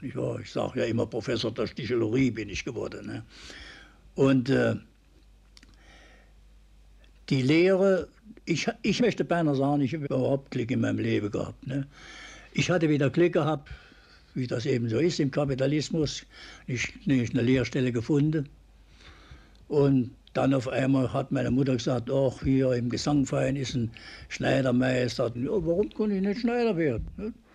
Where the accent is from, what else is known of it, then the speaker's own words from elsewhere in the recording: Saarbrücken, Saarland, Germany; Ich stamme aus Saarbrücken. Ich bin 1909 geboren. Arbeitereltern. Die Eltern waren beide politisch in der SPD organisiert.